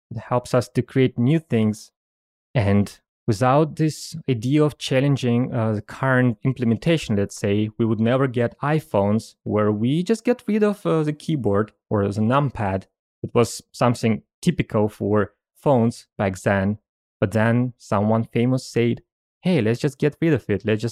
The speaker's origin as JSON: {"language": "English", "country": "Russia", "tie": "born or raised there", "said": "I grew up in Russia"}